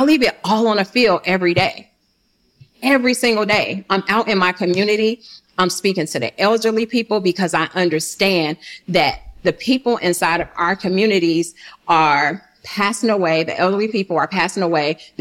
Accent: Chicago, Illinois, United States; now in Atlanta, United States; I'm originally from Chicago. So we're buying buildings in Chicago

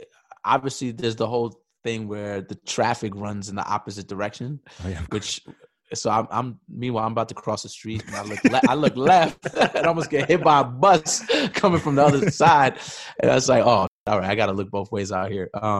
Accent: New York City, New York, United States; Born and raised in New York City.

